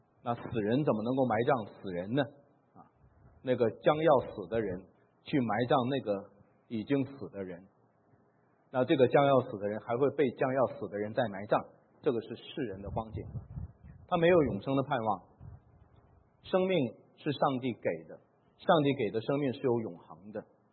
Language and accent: Chinese; China; 我们中国人啊，祖祖辈辈没有这个福音